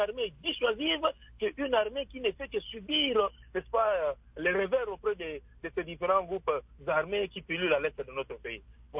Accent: DR Congo; nous en tant que Congolais, nous devons nous assumer à demander à nos décideurs de nous sécuriser

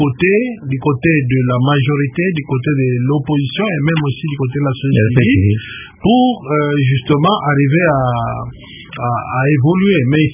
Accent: DR Congo; Qu'on prenne des Congolais, nous sommes Congolais, qu'on nomme des Congolais

